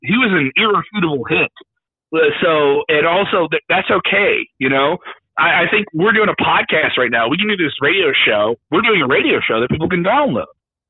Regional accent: Chicago, Illinois, United States; also born or lived in Oklahoma; No, I'm from the south side of Chicago. We lived in Oklahoma in the burbs for a little bit

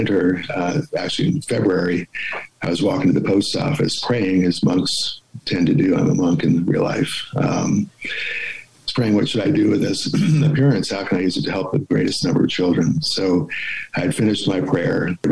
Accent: Washington, District of Columbia, United States; born there; I was born in Washington, D.C., so I actually get to see a few friends and people I've known through the years.

